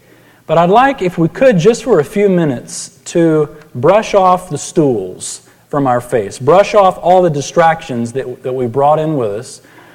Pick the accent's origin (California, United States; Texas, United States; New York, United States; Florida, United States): Texas, United States; San Antonio; Growing up in San Antonio, one of the favorite times of year for me as a kid was when the circus would come